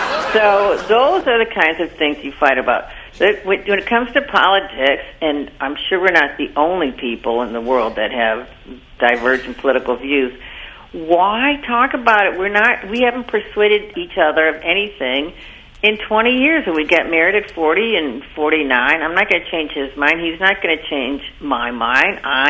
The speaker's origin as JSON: {"language": "English", "town": "Chicago", "region": "Illinois", "country": "United States", "said": "I just want to remind everybody I am from Chicago."}